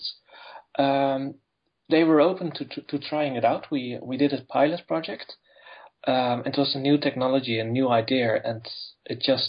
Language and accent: English; Netherlands; I'm from the Netherlands